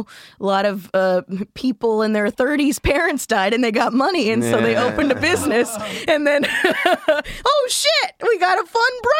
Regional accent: Florida, United States; I'm originally from Florida, and then I just kind of moved. I moved around a lot.

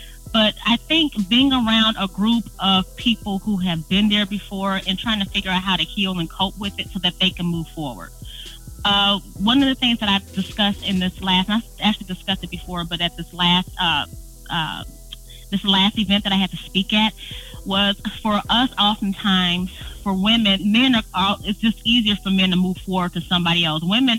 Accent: Chicago, Illinois, United States; I'm from Chicago

